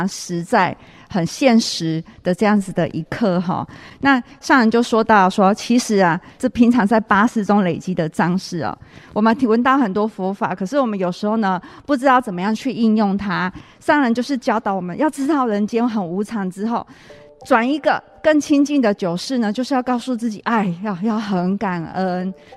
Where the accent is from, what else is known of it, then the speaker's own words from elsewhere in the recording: Taiwan; 我们觉得我们台湾人都很善良，